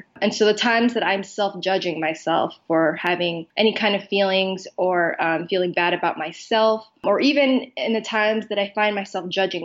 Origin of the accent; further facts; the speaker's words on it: Philippines; I'm Filipino.